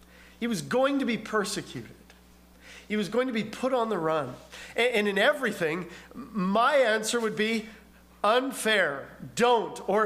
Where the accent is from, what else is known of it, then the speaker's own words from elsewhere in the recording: Manitoba, Canada; when I grew up in Manitoba, there was a theater in Winnipeg